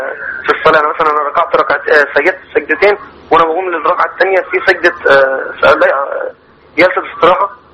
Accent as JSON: {"language": "Arabic", "country": "Egypt"}